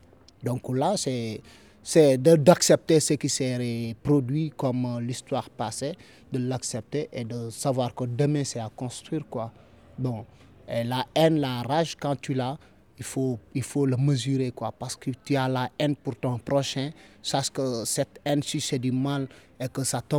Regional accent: Diourbel, Senegal; born there; Je suis né à Djourbel dans la ville de Cheikh Ahmadou Bamba Khadim Ressol.

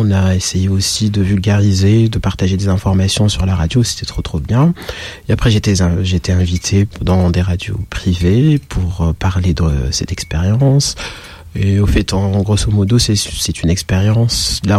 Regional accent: Tunisia; now in Lyon, France; je suis tunisien, je suis à Lyon pour faire des études de psychologie.

